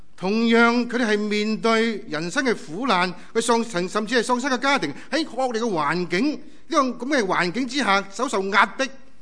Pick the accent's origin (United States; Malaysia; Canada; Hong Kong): Hong Kong; Tsuen Wan; 我在荃湾长大。过去我这排很少回荃湾，我回香港我都没回荃湾。